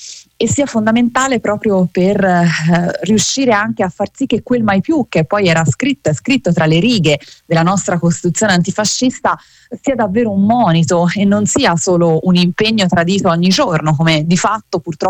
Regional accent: Pisa, Tuscany, Italy; Noi viviamo in una regione, in un territorio, vengo da Pisa, che ha visto l'orrore

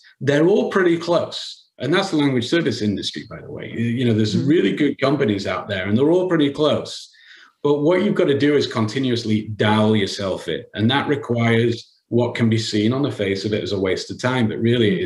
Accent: England, United Kingdom; And I'm English, you know, we don't get over 70 degrees normally.

